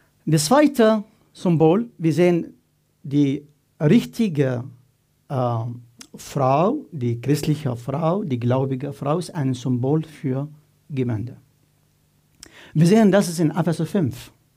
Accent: Egypt; German is a second language; now in Austria; ich komme aus Ägypten. Ich bin 2. geboren am 17. Mai 1989, Mittwochabend um 19 Uhr.

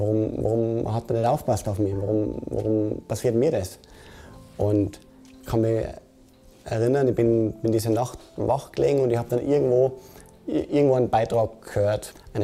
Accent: Innsbruck, Tyrol, Austria; Ich bin geboren und aufgewachsen in Innsbruck, in Tirol.

